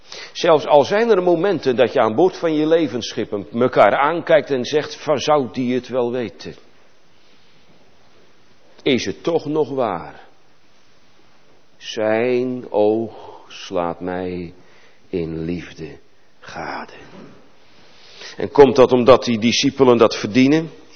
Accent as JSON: {"language": "Dutch", "town": "Urk", "region": "Flevoland", "country": "Netherlands", "tie": "born or raised there", "said": "mijn geboortedorp, ik kom van Urk af, weet u misschien wel, een vissersdorp"}